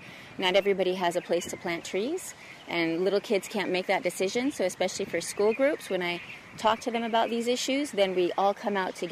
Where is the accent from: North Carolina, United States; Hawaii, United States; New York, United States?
Hawaii, United States; Kailua; I grew up in Kailua, and this is right here.